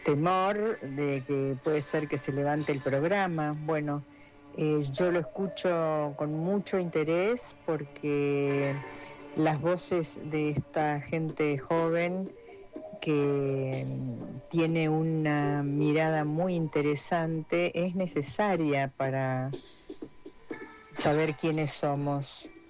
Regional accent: Ushuaia, Tierra del Fuego, Argentina; Yo soy de Ushuaia

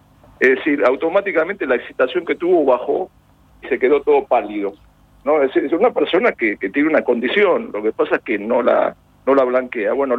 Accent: La Plata, Buenos Aires Province, Argentina; moved away; siendo platense y bonaerense

